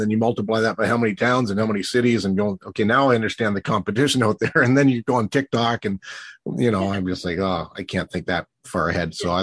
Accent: Ontario, Canada; certainly in Southern Ontario, I mean, in your hometown and my hometown, there really is a community supporting music and the arts

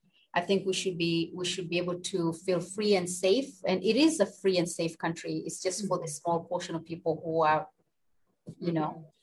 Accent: Canada; born there; Okay, I was born in Canada. I'm Canadian citizen.

